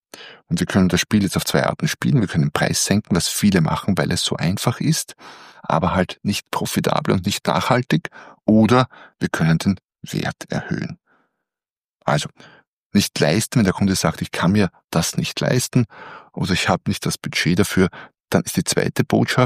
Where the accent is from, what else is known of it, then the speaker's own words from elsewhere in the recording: Austria; Wobei ich jetzt als Österreicher die Hartz-IV-Konditionen nicht so genau kenne